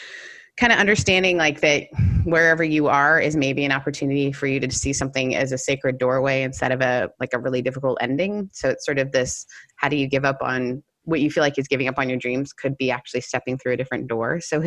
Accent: Canada; As a Canadian, that was like my biggest fear

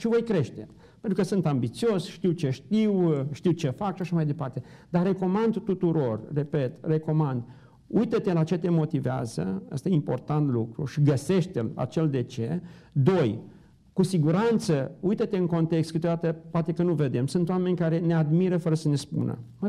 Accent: Bârsana, Maramureș County, Romania; mi-am dat seama că am plecat din Bârsana Maramureș cu valori frumoase

